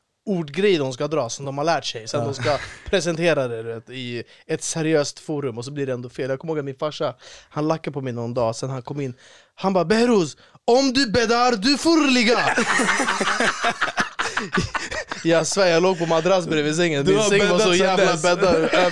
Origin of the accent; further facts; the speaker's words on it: Iran; jag är persisk. Jag är persisk